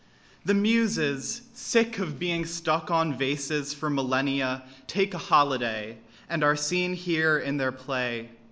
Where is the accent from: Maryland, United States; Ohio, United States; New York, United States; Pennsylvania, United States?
Maryland, United States; Baltimore; I'm from Baltimore, and I'll be representing the Northeast.